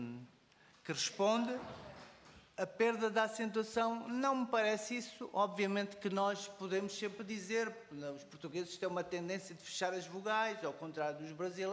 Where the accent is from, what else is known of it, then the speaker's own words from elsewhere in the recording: Angola; born there; Eu nasci em Angola.